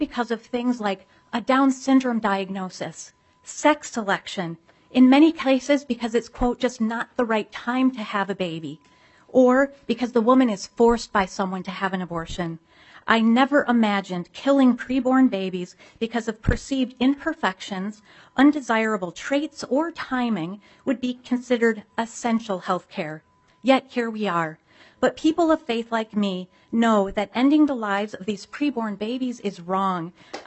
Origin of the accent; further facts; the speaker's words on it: Mendota Heights, Minnesota, United States; from Mendota Heights